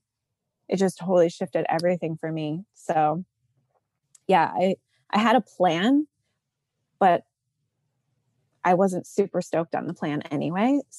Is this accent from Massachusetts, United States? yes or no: yes; Massachusetts, United States; moved away; also born or lived in Hawaii; I'm originally from Massachusetts.